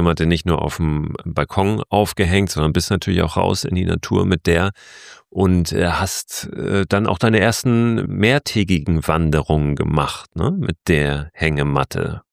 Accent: Hamburg, Germany; Wir kommen beide aus Hamburg

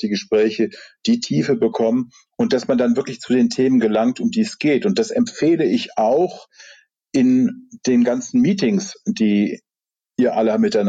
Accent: Rhineland, Germany; ich komme ja aus dem Rheinland

